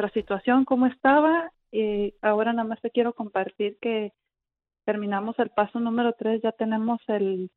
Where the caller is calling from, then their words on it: Anaheim, California, United States; de Anaheim.